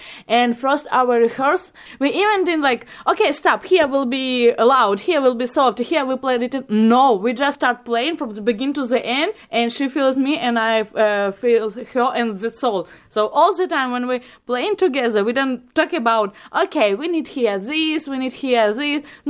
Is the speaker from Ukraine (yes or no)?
yes; Ukraine; I'm from Ukraine. I came here with First Ukrainian Play.